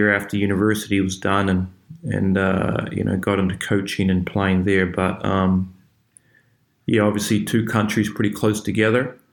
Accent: New Zealand; just growing up in New Zealand, not obviously a huge basketball country

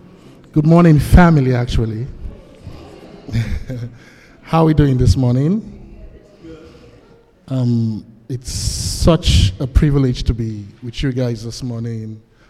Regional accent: Benin City, Edo, Nigeria; I grew up in Benin. I grew up in Nigeria. Benin is one location in Nigeria.

